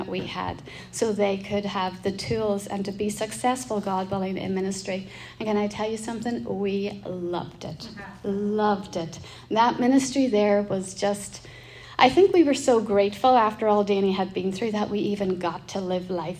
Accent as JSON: {"language": "English", "region": "Northern Ireland", "country": "United Kingdom", "tie": "born or raised there", "lives_now": "United States", "said": "So I'm from Northern Ireland, but I am now an American citizen. And so I grew up in Northern Ireland in a Christian home, and saved at 11"}